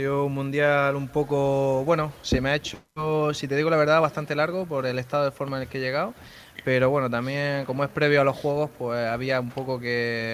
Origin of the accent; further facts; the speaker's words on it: Almería, Andalusia, Spain; now in Níjar, Spain; unos cuantos años viviendo en Níjar, pero bueno, mi antepasado son de los Gallardos y bueno, me crié en Almería.